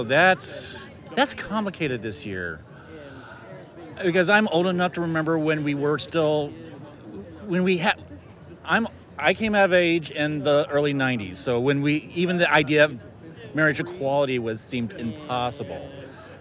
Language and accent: English; Indiana, United States; now in Illinois, United States; It's one of the reasons I actually even moved to Illinois. I'm originally from Indiana.